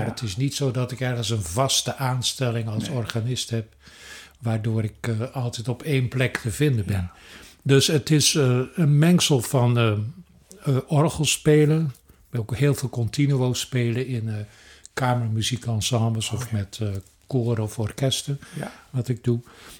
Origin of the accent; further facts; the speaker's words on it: Hilversum, North Holland, Netherlands; ja, nou, ik kom uit Hilversum.